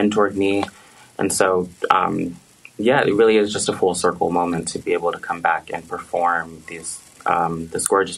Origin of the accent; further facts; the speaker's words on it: Lynchburg, Virginia, United States; I grew up in Lynchburg. I was there when I was 2 years.